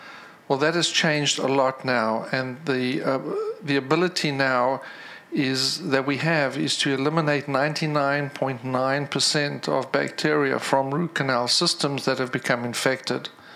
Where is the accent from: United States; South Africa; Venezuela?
South Africa; I'm going to be in South Africa, which is my home country originally.